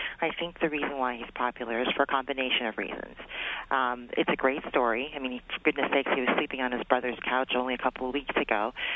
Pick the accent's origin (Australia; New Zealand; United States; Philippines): Philippines; But, I mean, for me, as a Filipino, I have, you know, personal reasons for wanting to follow the story